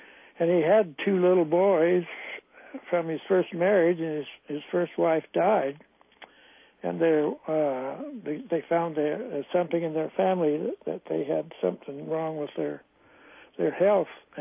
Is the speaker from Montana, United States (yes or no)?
yes; Charlo, Montana, United States; born there; Well, I was born Charlo, Montana's on the Indian reservation